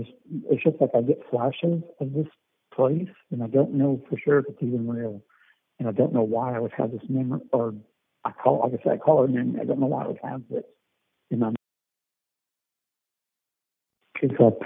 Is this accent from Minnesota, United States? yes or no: no; Missouri, United States; I was born in Missouri, but I was raised there in the Ozarks.